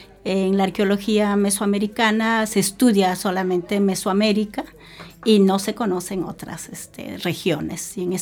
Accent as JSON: {"language": "Spanish", "town": "Huaraz", "region": "Ancash", "country": "Peru", "tie": "born or raised there", "said": "yo nací en la ciudad de Huaraz, en el departamento de Ancash, en el norte de Perú, en la sierra norte de Perú. Mi ciudad está a 3.050 metros sobre el nivel del mar, en la cordillera de los Andes."}